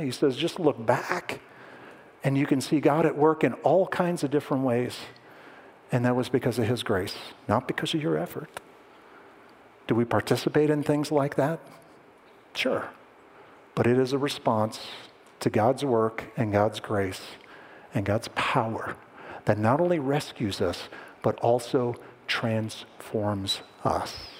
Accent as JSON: {"language": "English", "region": "New Jersey", "country": "United States", "said": "And just so you know, I'm from New Jersey, so what am I talking about, right, originally?"}